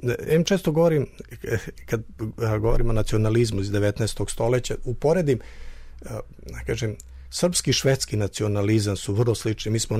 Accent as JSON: {"language": "Serbian", "country": "Serbia", "said": "Kod nas u Srbiji toga nema."}